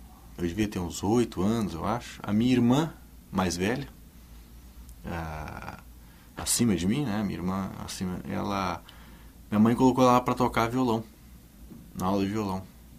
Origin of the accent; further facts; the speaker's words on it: Minas Gerais, Brazil; Começou, eu sou mineiro, né